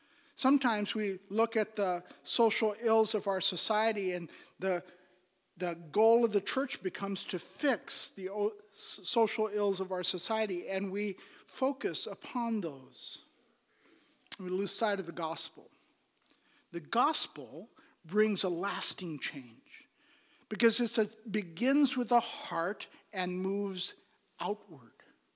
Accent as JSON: {"language": "English", "country": "Pakistan", "tie": "born or raised there", "said": "But in growing up in Pakistan, being born and raised there, we had servants."}